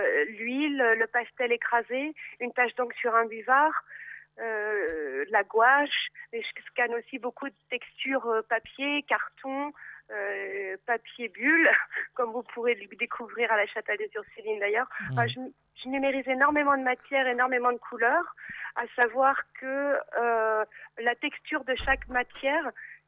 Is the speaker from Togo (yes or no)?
no; Lannion, Brittany, France; now in Rennes, France; J'habite actuellement sur Rennes, mais je suis originaire de Lannion. J'ai fait mon lycée et mon collège.